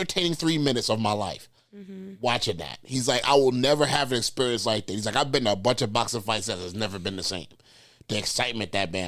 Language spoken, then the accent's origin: English; New York, United States; I'm from New York too. That's why we connect.